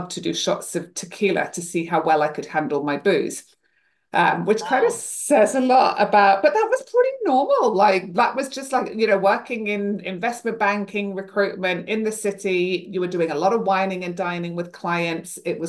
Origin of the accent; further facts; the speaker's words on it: England, United Kingdom; So I grew up in England, started drinking at 14, which was kind of what we all did back then.